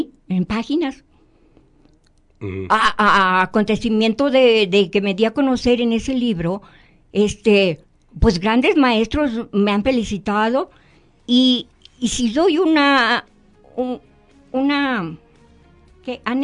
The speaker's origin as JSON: {"language": "Spanish", "town": "León", "region": "Guanajuato", "country": "Mexico", "also_born_or_lived": "State of Mexico", "moved": "as an adult", "lives_now": "Lagos de Moreno, Mexico", "said": "yo soy originaria de León, Guanajuato."}